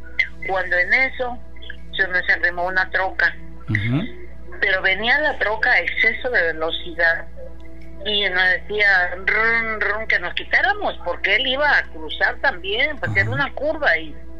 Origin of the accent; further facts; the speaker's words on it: Guadalajara, Jalisco, Mexico; moved away as an adult; now in Minatitlán, Mexico; yo soy de Guadalajara, pero me casé y me quedé establecida aquí en Minatitlán.